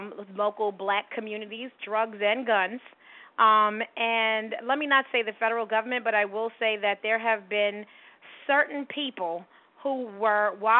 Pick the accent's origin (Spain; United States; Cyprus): United States; New York City, New York; I was born in Jamaica, Queens, and raised in Jamaica, Queens, New York. And I moved to Harlem about 17 years ago, so I'm now a Harlemite.